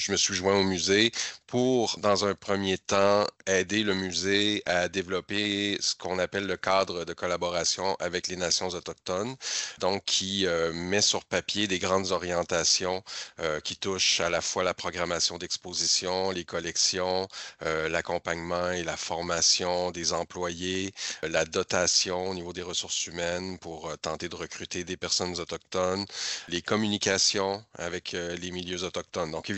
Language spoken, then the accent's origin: French; Quebec, Canada; je suis Québécois, oui, et aussi Innu, donc membre de la nation Innu, la première nation des Pequagamilnuts.